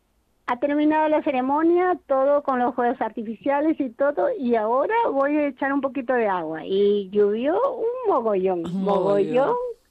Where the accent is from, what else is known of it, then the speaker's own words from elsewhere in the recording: Peru; now in Spain; Nosotros muy poquito, porque mi familia está en mi país, Perú